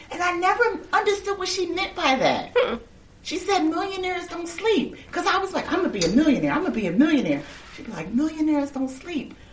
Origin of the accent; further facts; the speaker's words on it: Trenton, New Jersey, United States; also born or lived in Brooklyn; And then my mother came here to Trenton because she felt like Trenton was the place for opportunities.